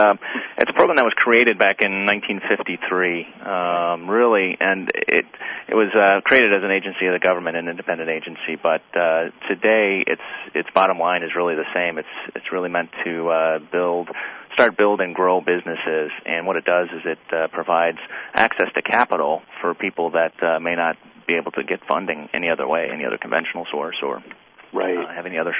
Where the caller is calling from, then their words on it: Chicago, Illinois, United States; Yeah, I'm calling from Chicago. It's a little town in Illinois.